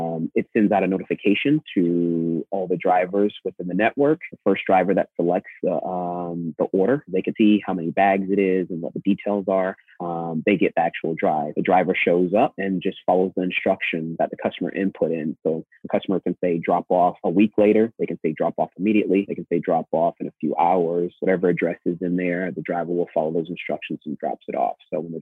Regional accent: Florida, United States; also born or lived in California; I'm originally from Florida, went to college and undergrad there, then moved to California after undergrad, went to law school and graduate school out in California, so spent some time there.

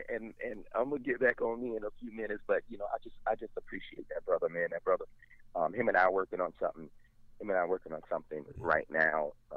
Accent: Dania Beach, Florida, United States; I met him in Dania Beach.

